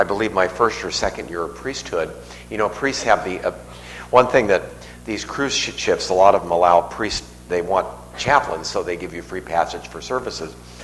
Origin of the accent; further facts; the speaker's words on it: Los Angeles, California, United States; I grew up in Los Angeles, and my junior high school and high school was so big